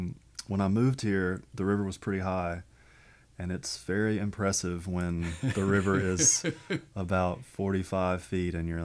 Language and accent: English; Ruston, Louisiana, United States; But I was born and raised in Ruston, Louisiana.